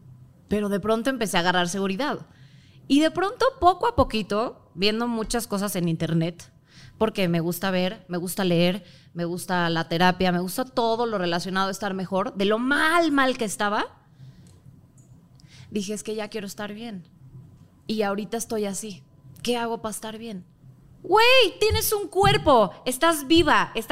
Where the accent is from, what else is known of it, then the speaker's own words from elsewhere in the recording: Mexico; Soy mexicana, pero de no sé si sea ascendencia o descendencia, la cosa es que viene de ahí